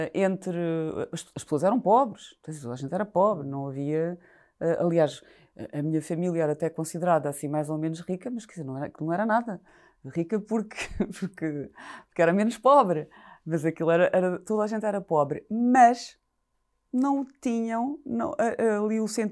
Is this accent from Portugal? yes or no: yes; Faro, Portugal; Nasci e cresci na Serra, no Algarve, a Serra do Caldeirão